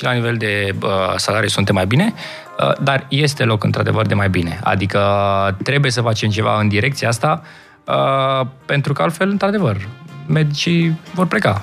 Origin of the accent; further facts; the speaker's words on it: Romania; Adică din școală să înțelegem că țara noastră e aici, da? Noi suntem români și atunci noi o să muncim pentru noi.